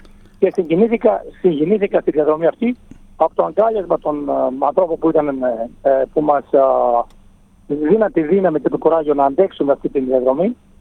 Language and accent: Greek; Macedonia, Greece; Για μας, ιδιαίτερα τους υποδηλαδίτες, τους Μακεδόνες, και όταν είσαι στα μέρη που γεννήθηκες, μεγάλωσες